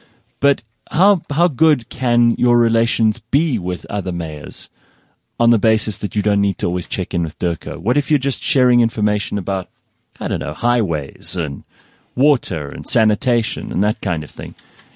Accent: Johannesburg, Gauteng, South Africa; I come from Joburg

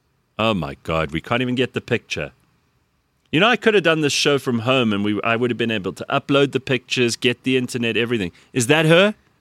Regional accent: South Africa; we're meant to get excited as South African citizens

